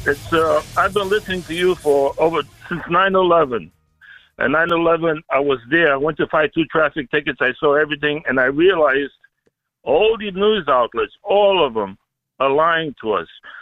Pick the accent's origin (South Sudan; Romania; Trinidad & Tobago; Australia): Romania; Transylvania; now in United States; And growing up in Transylvania, Romania, well, look at the sky.